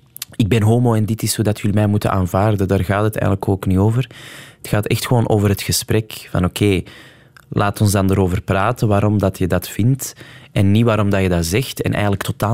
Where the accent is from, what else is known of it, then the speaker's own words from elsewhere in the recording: Flanders, Belgium; voor mij is er ook maar één plek waar ik ben geboren en waar ik vandaan kom, en dat is Vlaanderen.